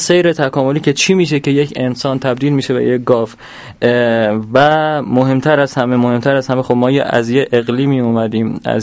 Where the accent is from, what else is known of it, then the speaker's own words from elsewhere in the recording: Khuzestan, Iran; از جنوب اومدیم با بچه‌مون، ما بچه‌های جنوبیم، بچه‌های آبادان، خرمشهر، ماهشهر، اهواز